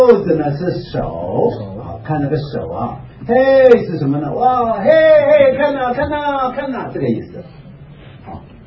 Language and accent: Chinese; China; 你看我们中国人的福字